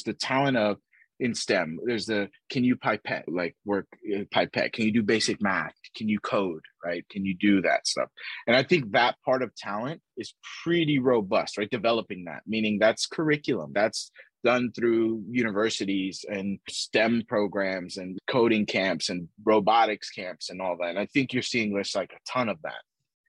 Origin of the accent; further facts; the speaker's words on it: Texas, United States; also born or lived in New York; But essentially, I was born in New York. I grew up in Texas. My parents are immigrants from Colombia.